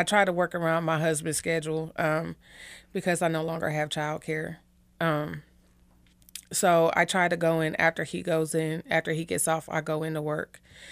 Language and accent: English; Ohio, United States; now in Kansas City, United States; No, I didn't. I grew up in Ohio. I came to Kansas City in 99.